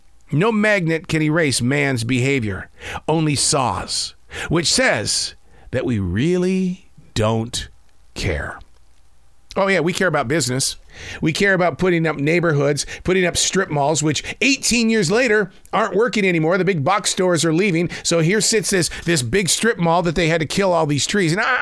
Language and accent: English; Billings, Montana, United States; Now I grew up in Billings. Now, there's trees there, but it's kind of like in the open fields of Montana when you go to Billings. It's like the prairie, the plains.